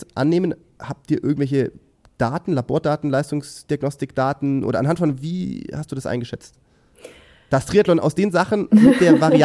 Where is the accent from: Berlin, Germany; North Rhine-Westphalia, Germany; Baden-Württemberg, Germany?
Baden-Württemberg, Germany; Ehningen; also ich komme auch aus dem Schwäbischen, so aus der Gegend von Sindelfingen.